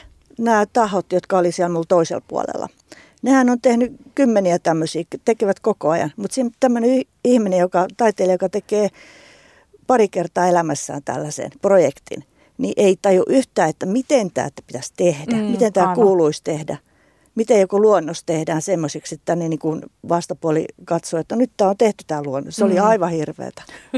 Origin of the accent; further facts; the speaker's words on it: Lemi, South Karelia, Finland; mä oon itse syntyisin kansakoulusta, kahden opettaja, mun vanhemmat oli opettajia, että Lemiltä kahdesta, yhdessä koulussa asuttiin ja sitten muutettiin toiseen kouluun, hirsirakenteeseen kyläkouluun